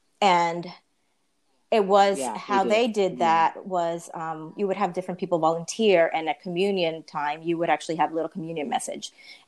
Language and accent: English; Puerto Rico; now in United States; growing up in Puerto Rico.